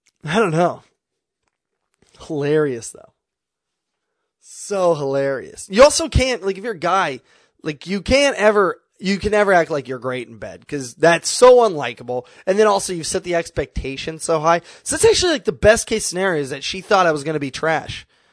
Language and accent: English; Kansas, United States; I'm from Kansas. Maybe that's it.